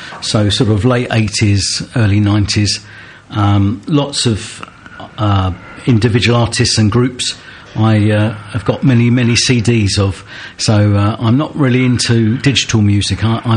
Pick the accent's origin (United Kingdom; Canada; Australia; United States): United Kingdom; Chadwell Heath, London; So, yeah, I mean, Chapel Heath postally would be Essex, but the bit I grew up in was in the London Borough of Redbridge.